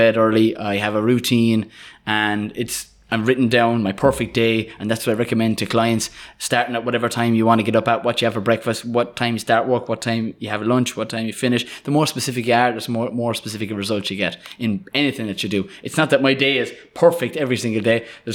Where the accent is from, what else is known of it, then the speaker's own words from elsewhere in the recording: Waterford, Munster, Ireland; I'm from Waterford. And shout out to Flavin.